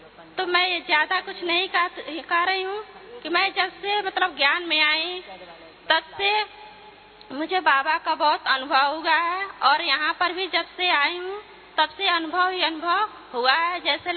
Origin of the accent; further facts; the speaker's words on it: Aligarh, Uttar Pradesh, India; मैं यूपी अलीगढ़ से आई हूँ।